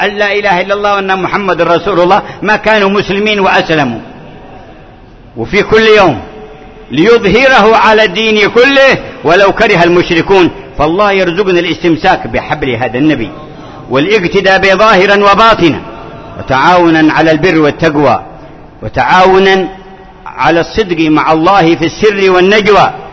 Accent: Hadhramaut, Yemen; فيه عندنا في حضرموت من مواسم الخير

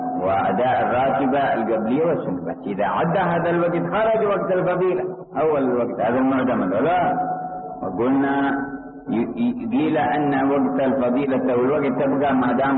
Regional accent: Hadhramaut, Yemen; وقد روقب عندنا في حضرموت وتتبع فوجد أنه في طوال العام لا يغيب الشفق الأحمر

